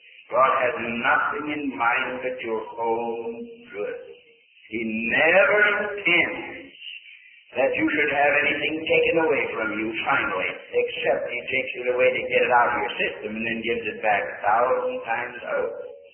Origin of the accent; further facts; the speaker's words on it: Pennsylvania, United States; born there; I called so many places home, I don't remember where home is, but I was born in Pennsylvania.